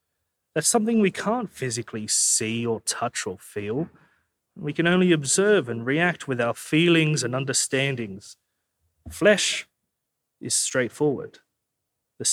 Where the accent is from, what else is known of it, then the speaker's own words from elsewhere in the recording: Greystanes, New South Wales, Australia; And growing up in Greystanes, Western Sydney, I didn't come up to the Northern Beaches a lot.